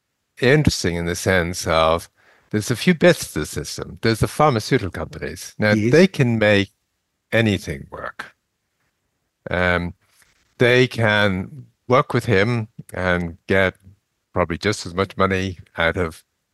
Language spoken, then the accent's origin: English; Ireland; this is dealing with the English, as we Irish have